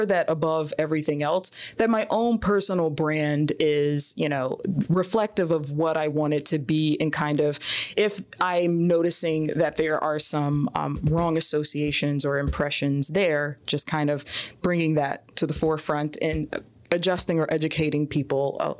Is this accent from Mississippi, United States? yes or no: yes; Mississippi, United States; But in terms of where I grew up in Mississippi and my town, it was 50% Black and it was 50% white.